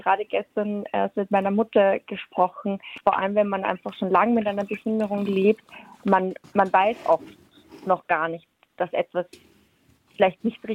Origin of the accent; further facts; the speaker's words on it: Vienna, Austria; accent: Viennese; Ich bin 32 Jahre, komme aus Wien, wie man vielleicht an meinem Akzent erkennen kann.